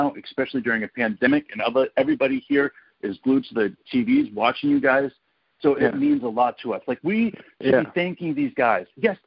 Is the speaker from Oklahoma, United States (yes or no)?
yes; Oklahoma, United States; Because growing up in Oklahoma and being part of the Oklahoma community for so long, in order to like a sports team, we had to either go to Texas or Kansas, right?